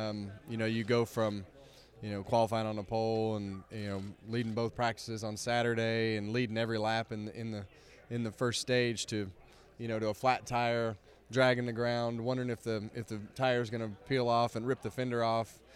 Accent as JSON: {"language": "English", "town": "Bakersfield", "region": "California", "country": "United States", "tie": "born or raised there", "said": "growing up in Bakersfield, it was a racing town and always had a lot of support there."}